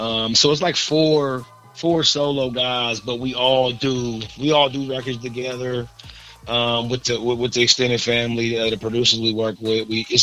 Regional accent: Columbus, Ohio, United States; I reside in Columbus, Ohio, man. Ohio, born and bred here, man. Born and bred in Columbus, Ohio, 614, man.

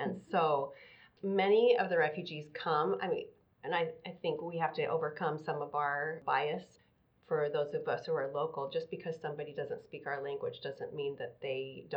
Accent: Western United States, United States; So I am very white. I grew up in the West, Western United States

